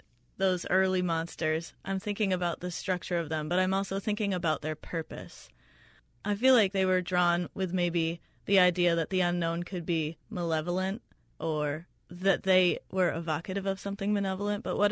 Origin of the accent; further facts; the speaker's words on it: New York, United States; now in New Orleans, United States; Yeah, I grew up in upstate New York, actually. I grew up in the Finger Lakes region. It's absolutely gorgeous there.